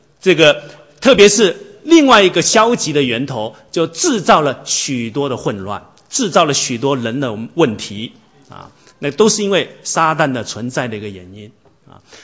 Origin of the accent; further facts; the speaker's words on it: China; 我们中国人这个中国历史哲学研究了老半天，这个是一直没办法解决的一个问题。